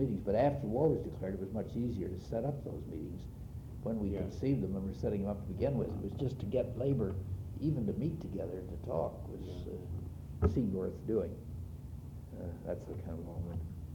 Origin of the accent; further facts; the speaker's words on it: Pacific Northwest, United States; because I guess because I was from the Northwest, they put me on the business about Siberian logging